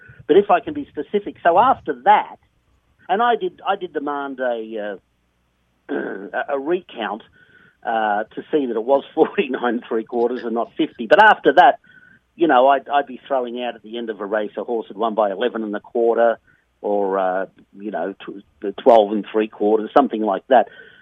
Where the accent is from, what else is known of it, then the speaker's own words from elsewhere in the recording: Melbourne, Victoria, Australia; We have race calling schools in Australia. I'm from Melbourne, and in Melbourne there were two horse race, announcing schools for horse racing.